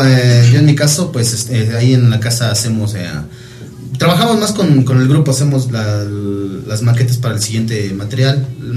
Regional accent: Valle de Chalco, State of Mexico, Mexico; Somos originarios del Estado de México, Valle de Chalco.

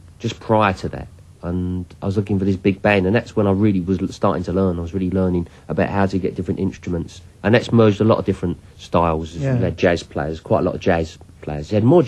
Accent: United Kingdom; I'm a Brit

